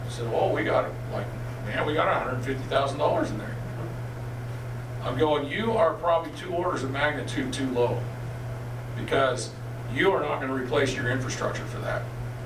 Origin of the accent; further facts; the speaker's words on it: Colville, Washington, United States; like I said, I come from Colville. I love the rural part of Daniel